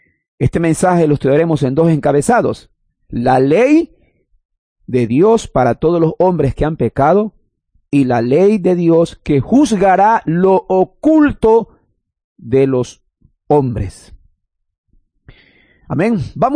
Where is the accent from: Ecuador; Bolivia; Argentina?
Ecuador; nosotros, por ejemplo, como ecuatorianos, tenemos un código de leyes